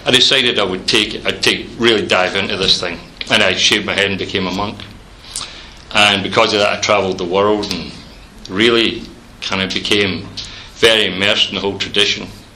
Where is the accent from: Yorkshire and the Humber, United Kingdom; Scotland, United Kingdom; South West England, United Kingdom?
Scotland, United Kingdom; Hamilton; born there; Well, I was born in Scotland in a little place called Hamilton in 1953. And my parents were both pretty well born-again Christians.